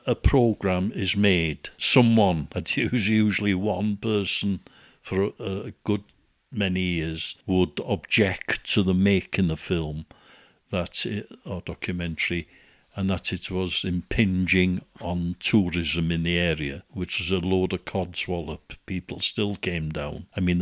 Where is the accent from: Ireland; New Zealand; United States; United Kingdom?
United Kingdom; Bangor, Wales; And I was brought up in Bangor